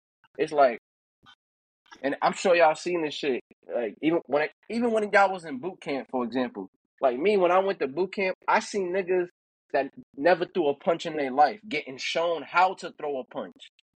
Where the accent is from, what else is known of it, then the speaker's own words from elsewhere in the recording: Cleveland, Ohio, United States; I mean, I'm from Cleveland. Shit, we been tough.